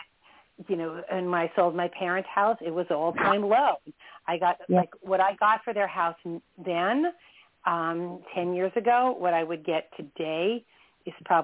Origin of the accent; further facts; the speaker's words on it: Merrick, New York, United States; talking about my childhood home, that's where I grew up in Merrick.